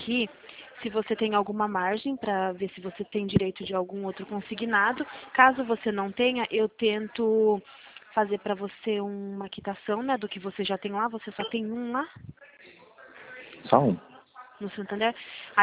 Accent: Mairinque, São Paulo, Brazil; Eu também sou de Mairim.

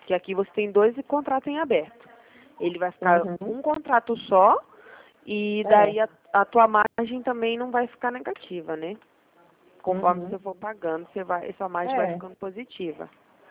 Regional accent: Pará, Brazil; now in Curitiba, Brazil; Eu sou do Pará, eu moro aqui em Curitiba agora.

